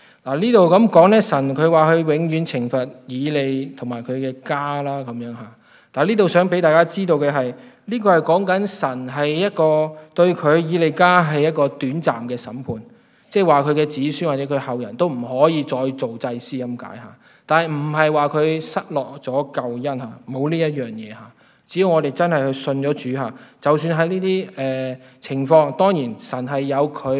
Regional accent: Hong Kong; 究竟我们在香港也好，特别是香港，我们香港人

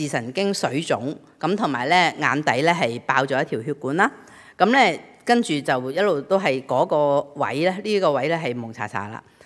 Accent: Guangdong, China; accent: Cantonese; 我们广东话呢很传神，就说什么头耷耷眼湿湿

